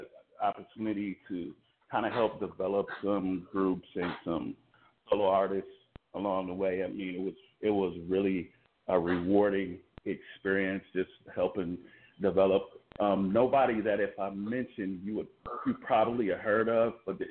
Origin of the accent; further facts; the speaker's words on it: Cleveland, Ohio, United States; now in Los Angeles, United States; Cleveland, Ohio, that's correct. Born, raised, bred in Cleveland. Been in LA for a few years now, but Cleveland is definitely my hometown.